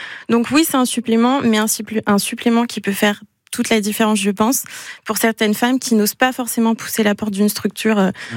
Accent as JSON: {"language": "French", "town": "Chambray-lès-Tours", "region": "Centre-Val de Loire", "country": "France", "tie": "born or raised there", "said": "moi j'ai grandi à Chambray, j'ai vécu cette situation aussi à Chambray, mes parents y habitent et donc pour moi c'était essentiel de rester basée à Chambray"}